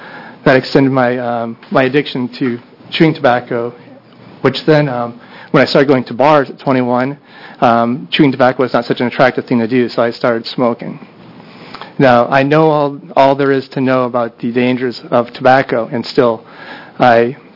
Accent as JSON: {"language": "English", "region": "Minnesota", "country": "United States", "said": "So I'm from Minnesota, and if you're from Minnesota, you might know we spend a lot of time outside"}